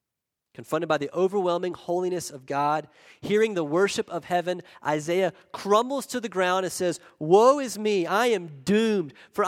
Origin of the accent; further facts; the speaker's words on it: South Carolina, United States; accent: South Carolina; But all I've been given is a redneck South Carolina accent. I just don't have it, okay? I'm from South Carolina, and that's just the way it's going to be.